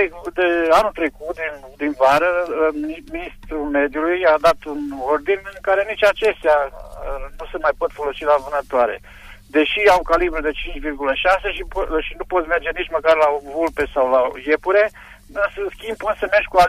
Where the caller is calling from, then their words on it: Făgăraș, Brașov County, Romania; sunt din Făgăraș și am o întrebare